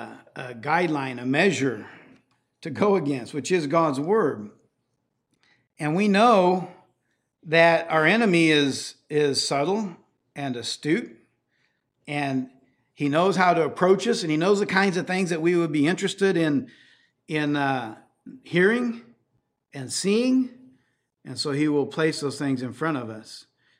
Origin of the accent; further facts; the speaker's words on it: Paraguay; When I was growing up in Paraguay